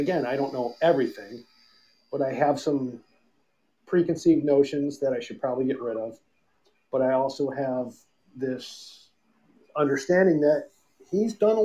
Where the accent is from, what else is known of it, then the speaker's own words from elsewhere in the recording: Grosse Pointe, Michigan, United States; Well, I grew up in Gross Point.